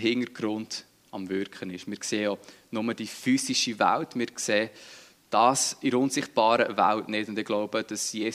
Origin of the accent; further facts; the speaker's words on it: Switzerland; Ich persönlich, ich kann auch über mich sagen, ich bin nicht der geduldigste Mensch als Schweizer, vermutlich.